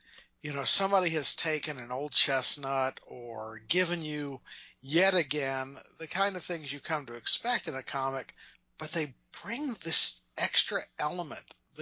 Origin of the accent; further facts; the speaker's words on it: Texas, United States; And I love the fact, as a Texan, that in so many post-apocalyptic maps